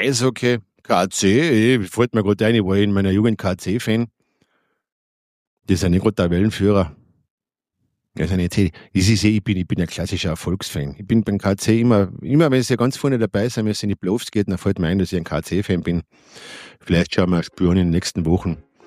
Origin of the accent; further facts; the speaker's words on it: Carinthia, Austria; Wobei, als Kärntner Fußballfan habe ich es ja momentan nicht leicht.